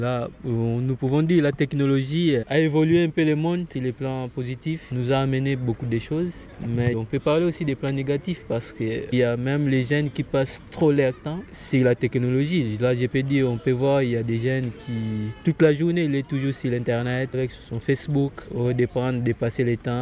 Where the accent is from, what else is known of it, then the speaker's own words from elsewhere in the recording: Kinshasa, DR Congo; now in France; je suis Congolais de Kinshasa parce qu'il y a des Congos. Je vis en France ici depuis 2013.